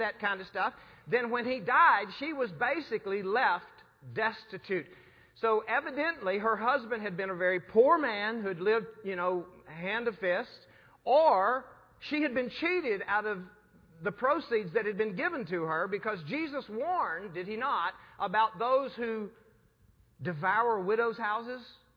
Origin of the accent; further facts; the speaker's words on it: United States; I'm looking at my clock, I'm American, what time is it